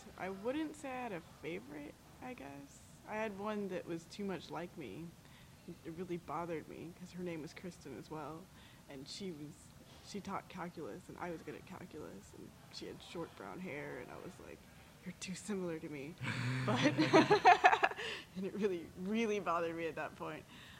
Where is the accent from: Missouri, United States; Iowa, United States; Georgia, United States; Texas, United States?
Georgia, United States; Roswell; She'd be like, we are from Roswell. Nowhere.